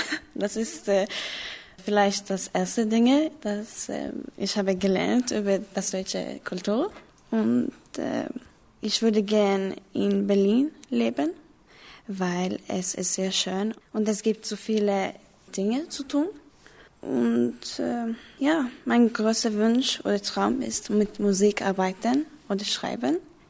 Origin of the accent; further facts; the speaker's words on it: Motala, Östergötland, Sweden; German is a second language; bin geboren im Jahr 1997 und ich komme aus einer kleinen Stadt in Schweden, die Motala heißt.